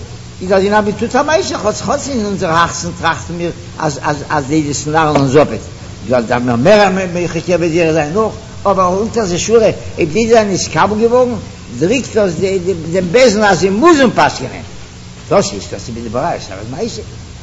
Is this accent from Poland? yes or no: yes; Poland; German is a second language; wie soll ich sagen, ich komme aus Polen, ich stoße auf